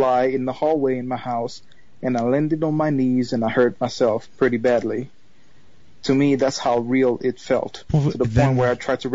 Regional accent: Haiti; English is a second language; I was born and raised in Haiti. So English is really my third language, I would say.

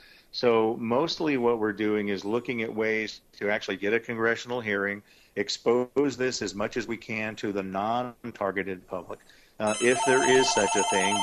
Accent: Texas, United States; Of course, I'm a Texan, so I'm never going to be in favor of gun control

